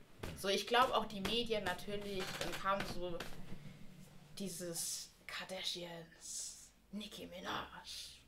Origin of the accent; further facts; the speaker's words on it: Albstadt, Baden-Württemberg, Germany; also born or lived in Hamburg; dann kam eben so der Cut, als wir hier in den Süden gezogen sind, nach Abstadt.